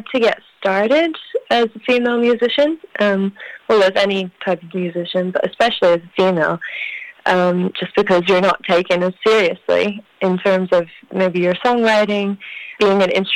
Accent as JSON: {"language": "English", "town": "Katikati", "region": "Bay of Plenty", "country": "New Zealand", "said": "So I'm actually from Katikati, so I've been gigging in Tauranga area and also up in Auckland for the last 4 years or so."}